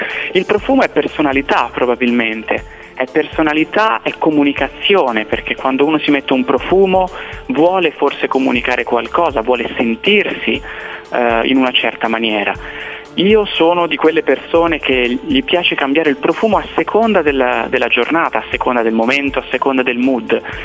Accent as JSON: {"language": "Italian", "town": "Forte dei Marmi", "region": "Tuscany", "country": "Italy", "said": "perché siamo di Forte dei Marmi, viviamo a Forte dei Marmi"}